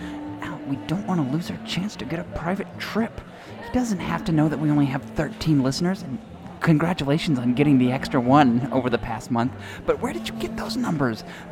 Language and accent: English; Texas, United States; I'm from Texas. This is how we do other languages here.